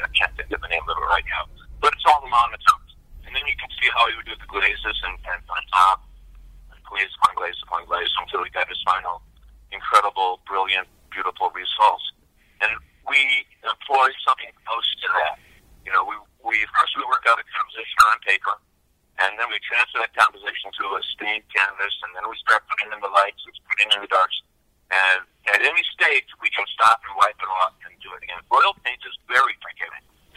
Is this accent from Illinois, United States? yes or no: yes; Chicago, Illinois, United States; Growing up in Chicago, had wonderful painters, great painters.